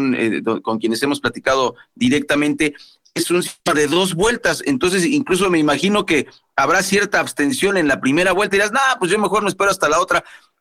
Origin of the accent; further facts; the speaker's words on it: Mexico; Yo soy un mexicano